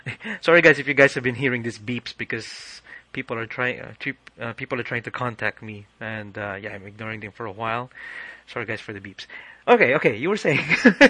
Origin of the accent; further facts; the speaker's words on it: Philippines; English is a second language; they reject me because I'm Filipino or I have an accent.